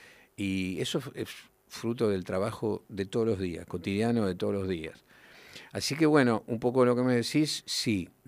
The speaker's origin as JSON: {"language": "Spanish", "country": "Argentina", "said": "quiénes somos los argentinos"}